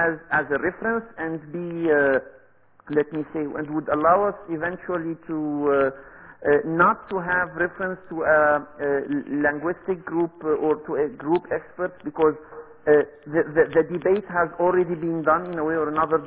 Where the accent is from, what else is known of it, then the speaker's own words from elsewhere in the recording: Syria; English is a second language; I'm from Syria